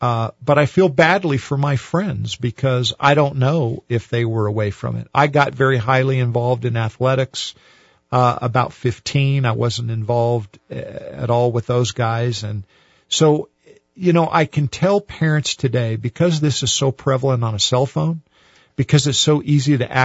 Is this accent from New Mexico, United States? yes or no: yes; Albuquerque, New Mexico, United States; I grew up in Albuquerque. When I was 10 years old, I used to ride bikes all around our little street.